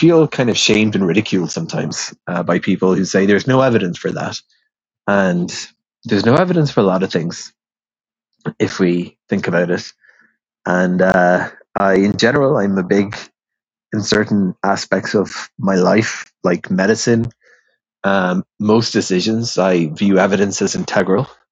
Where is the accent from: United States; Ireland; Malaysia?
Ireland; So growing up in Ireland, there was a fairly rich lore, maybe it's kind of just Irish culture, of ghost stories, places that people said were haunted and stuff like that.